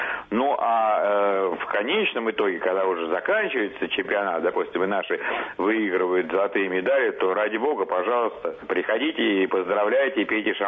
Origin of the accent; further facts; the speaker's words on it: Russia; я сам россиянин и всю жизнь отдал российскому хоккею